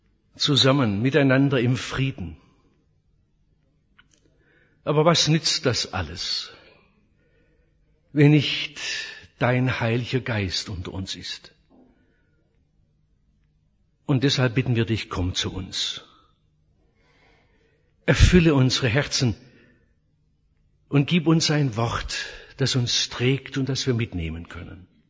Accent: Oberndorf am Neckar, Baden-Württemberg, Germany; von meiner Heimatstadt Oberndorf-Neckar hinunter an den Bodensee.

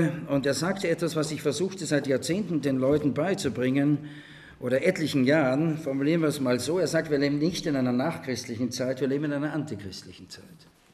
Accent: Austria; Ich konnte als Österreicher viel leichter in die DDR reisen als ein Bundesdeutscher.

